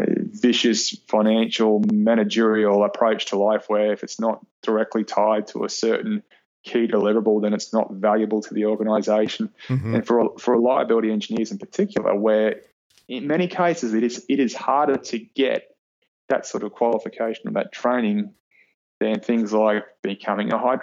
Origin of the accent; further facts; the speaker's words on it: Australia; accent: Australian; Sorry, that's my vicious Australian accent coming through.